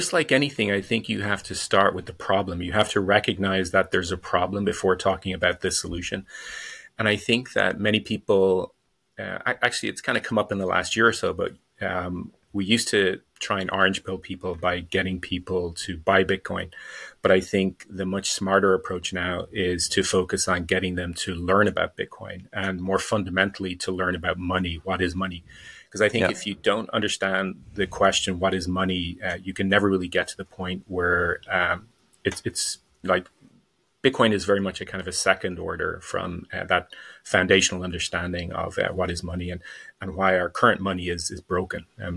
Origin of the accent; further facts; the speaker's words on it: Dublin, Leinster, Ireland; I grew up in Dublin, Ireland.